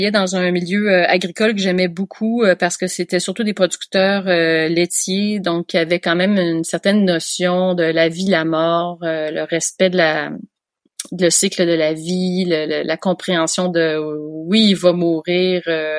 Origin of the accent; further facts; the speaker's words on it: Montreal, Quebec, Canada; puisque j'aime la campagne, j'ai grandi à Montréal